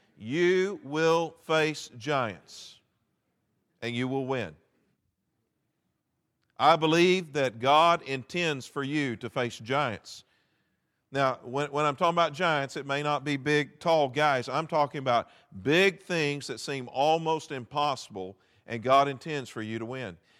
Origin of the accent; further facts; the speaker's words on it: Austin, Texas, United States; And we're from the Austin area. Austin is a very unique place to be from.